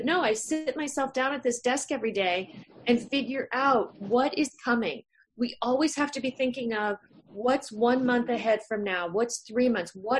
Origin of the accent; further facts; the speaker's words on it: Massachusetts, United States; from Southeastern Massachusetts in Plymouth and Barnstable counties.